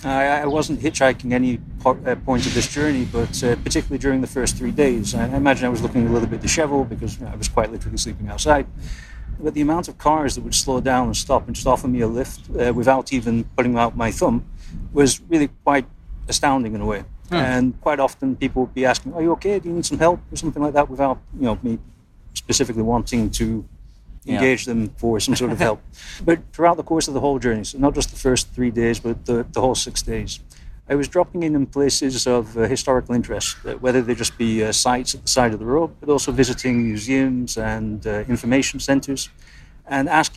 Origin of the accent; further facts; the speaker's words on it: England, United Kingdom; growing up in England